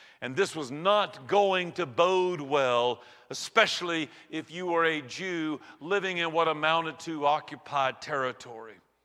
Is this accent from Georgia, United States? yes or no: yes; Eatonton, Georgia, United States; As a kid growing up in Eatonton, Georgia, I thought all the world looked just like Eatonton. And then at the tender age of 18, I moved to Atlanta to go to art school